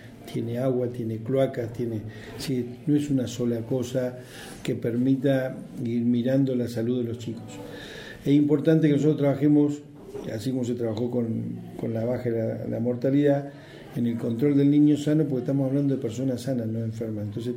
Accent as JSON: {"language": "Spanish", "town": "Maquinchao", "region": "Río Negro", "country": "Argentina", "tie": "born or raised there", "said": "Yo, por ejemplo, soy nacido y criado en Maquinchao."}